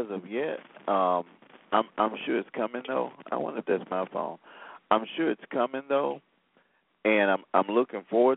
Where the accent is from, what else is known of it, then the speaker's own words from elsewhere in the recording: Selma, Alabama, United States; I was remembering in the 60s, I grew up in Selma.